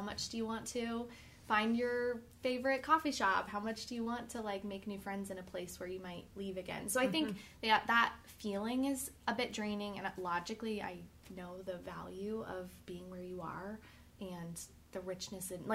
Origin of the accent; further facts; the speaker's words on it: Denver, Colorado, United States; also born or lived in North Carolina; now in Delaware, United States; I'm from Denver, Colorado originally, and our spring is quick and sometimes still a little snowy